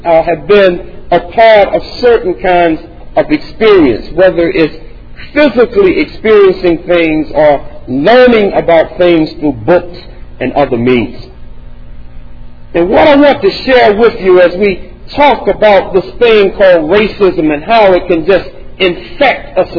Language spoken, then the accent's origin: English; North Carolina, United States; You see, growing up in North Carolina, at the time that I grew up, we had an apartheid system all across the southern states in the United States.